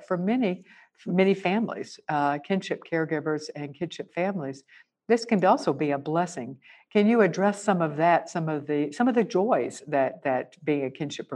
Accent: the South, United States; As a Southerner, I can't help but always mispronounce that.

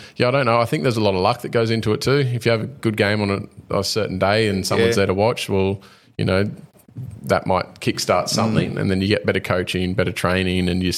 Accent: Townsville, Queensland, Australia; I'm born and raised in Townsville. So the reason that the Cowboys came into the competition was to give kids from North Queensland an opportunity.

